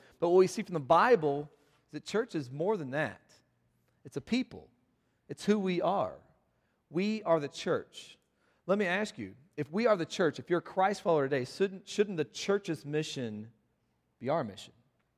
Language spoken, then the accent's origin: English; the South, United States; There's a saying in the country. I'm from the South, and you would see dogs chase cars.